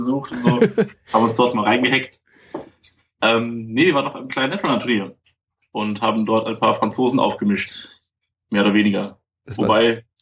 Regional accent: Münster, North Rhine-Westphalia, Germany; now in Bayreuth, Germany; Ich komme aus dem schönen kleinen Bayreuth. Beziehungsweise genau genommen komme ich aus Münster, aus Nordrhein-Westfalen, bin aber dann nach Bayreuth gezogen.

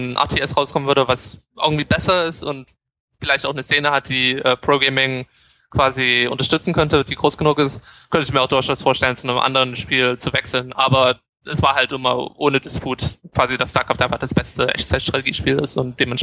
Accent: Leipzig, Saxony, Germany; Das war die Games Convention, die war damals noch in Leipzig, in meiner Heimatstadt.

